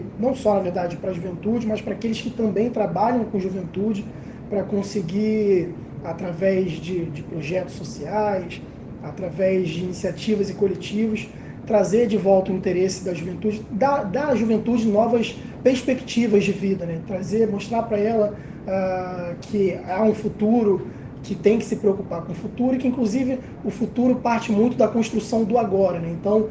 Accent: Rio de Janeiro, Brazil; apesar de ter nascido e crescido na Cidade de Deus, eu tive, muito jovem, um grande privilégio, né?

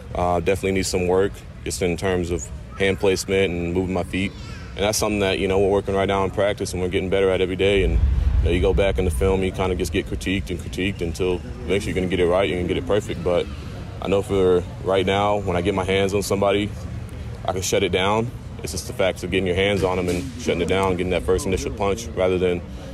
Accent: Texas, United States; And, you know, I'm coming from Texas, you know, barbecue over there, and just coming over here to the occasion.

